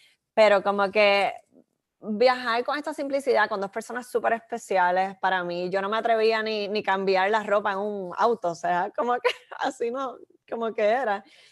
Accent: Puerto Rico; creo que somos las primeras boricuas en hacerlo.

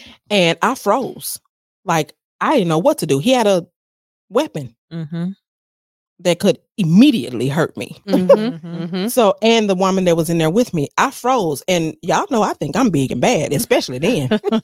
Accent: Memphis, Tennessee, United States; Hey, hometown. Yes.

